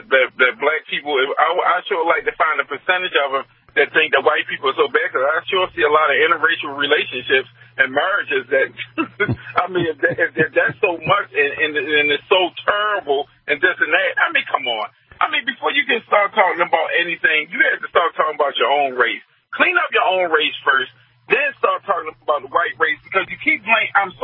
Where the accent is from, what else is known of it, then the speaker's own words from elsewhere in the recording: Queens, New York, United States; First of all, I'm from Queens, New York.